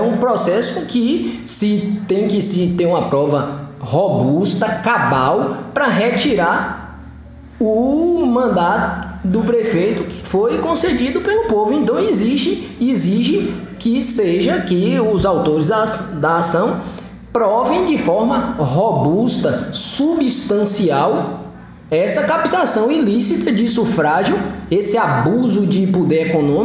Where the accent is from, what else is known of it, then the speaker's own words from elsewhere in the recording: Jequié, Bahia, Brazil; deixo um abraço aí para a cidade de Jequié, minha cidade de coração, onde eu fui criado, onde minha família reside.